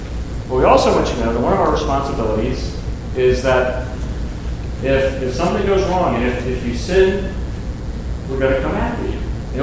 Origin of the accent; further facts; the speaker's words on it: Pennsylvania, United States; Philadelphia out to Lancaster County, Pennsylvania, where we grew up. Been privileged to serve in a church in my hometown